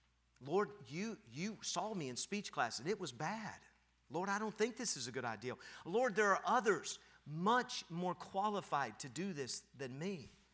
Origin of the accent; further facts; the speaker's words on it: Knoxville, Tennessee, United States; I grew up in Knoxville, Tennessee. I loved my English teacher, but I didn't know how to speak really good English.